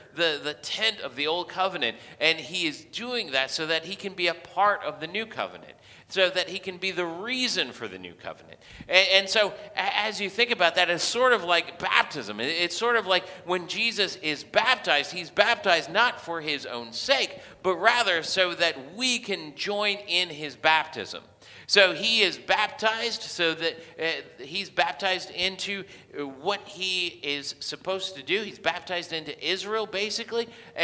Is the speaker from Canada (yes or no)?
no; Philippines; I grew up in the Philippines